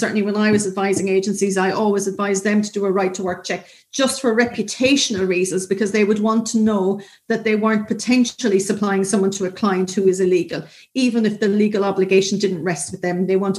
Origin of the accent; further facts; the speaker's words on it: Ireland; So, for example, I'm Irish, but I qualified as a solicitor in the United Kingdom.